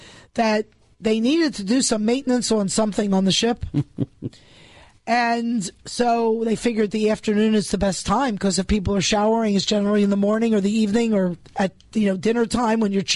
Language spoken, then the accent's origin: English; New York City, New York, United States; But listen, I grew up in New York City. We had summertime water shortages. From a little girl, I knew how to conserve water.